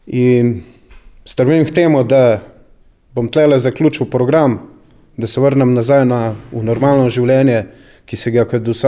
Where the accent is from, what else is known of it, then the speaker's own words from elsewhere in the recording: Upper Carniola, Slovenia; doma sem iz Gorenjske, iz Poljanske doline točno.